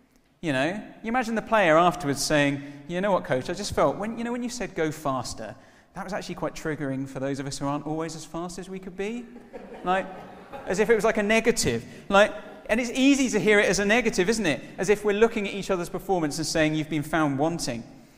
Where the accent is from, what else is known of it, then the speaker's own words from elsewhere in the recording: United Kingdom; Being British is all about being effortlessly superior at things, right?